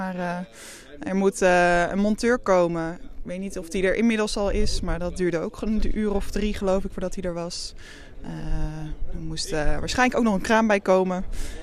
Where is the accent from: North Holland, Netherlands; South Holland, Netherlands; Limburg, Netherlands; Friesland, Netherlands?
Friesland, Netherlands; Ja, gelukkig komen we uit Friesland.